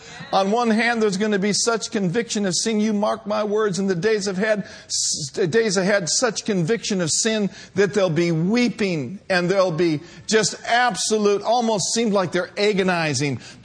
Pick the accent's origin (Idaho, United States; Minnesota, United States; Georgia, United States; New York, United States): Minnesota, United States; Minneapolis; And my dad grew up in Wisconsin, and I grew up in Minneapolis.